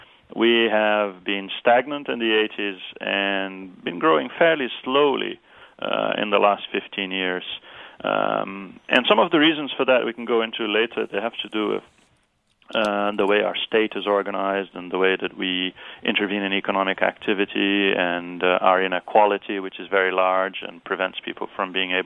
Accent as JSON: {"language": "English", "country": "Brazil", "tie": "born or raised there", "said": "when I was growing up in Brazil in the 80s"}